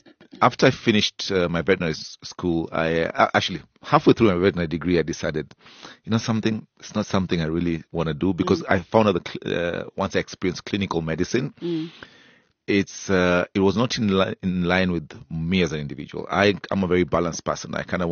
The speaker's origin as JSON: {"language": "English", "country": "Kenya", "said": "It doesn't matter how many other nationalities I pick up, I will still be Kenyan."}